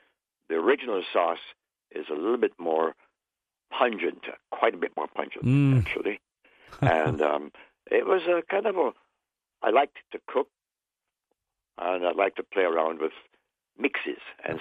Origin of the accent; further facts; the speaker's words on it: Kingston, Jamaica; moved away as an adult; Well, I was born in Kingston, Jamaica, and I lived there until I was 20. And I went away to Bible College in Toronto and Chicago, went back home to Jamaica